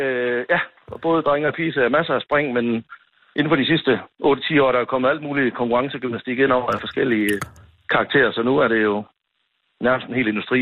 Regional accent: North Denmark Region, Denmark; Ja, jeg er oprindelig fra Nordjylland.

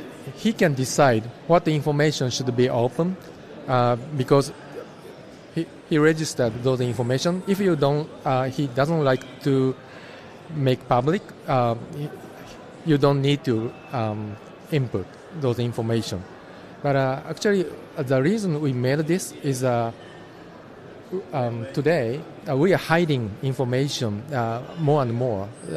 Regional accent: Japan; English is a second language; But people like me, I'm from Japan. It's very difficult to talk to the person in another country because of the language barrier.

